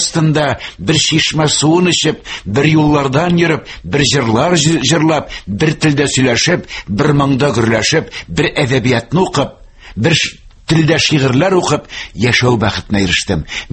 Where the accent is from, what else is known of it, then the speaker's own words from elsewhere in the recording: Karkaly, Bashkortostan, Russia; Мин битендә Кәркәле авылыннан, Кәркәле белән Бәләк Кәркәле белән Ишле арасы бары тик 7 чакрым гына.